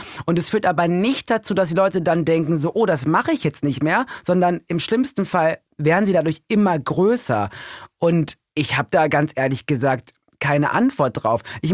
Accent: Recklinghausen, North Rhine-Westphalia, Germany; Aus Recklinghausen. Recklinghausen, das ist bei Oerkenschwick und Castrop-Rauxel. Das ist eine tolle Ecke, direkt am Münsterland. Traumhaft, Leute, traumhaft schön da, kein schöner Land.

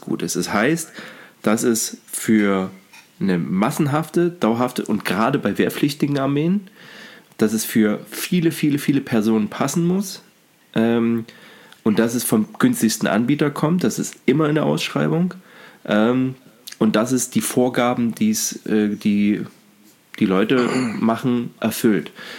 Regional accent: eastern Germany, Germany; in meiner Heimatstadt im Osten

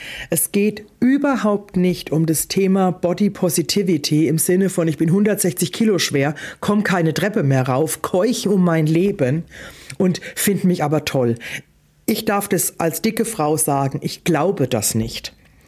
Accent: Germany; ich bin aus dem Odenwald.

